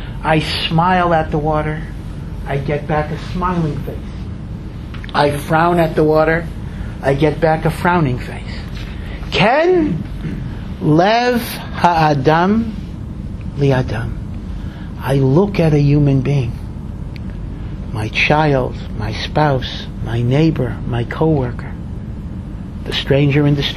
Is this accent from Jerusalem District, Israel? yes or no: yes; Jerusalem, Jerusalem District, Israel; I come from Yerushalayim, which, you know, the epicenter of all machlokas of all kinds.